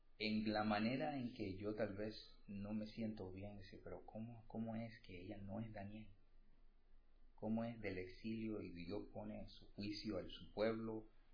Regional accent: Puerto Rico; now in United States; yo me crié en Puerto Rico. He perdido, porque estoy viviendo aquí en los Estados Unidos

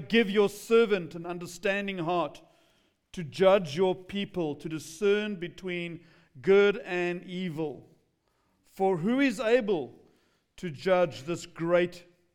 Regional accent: England, United Kingdom; accent: English; If you're having trouble with my accent, that's called English.

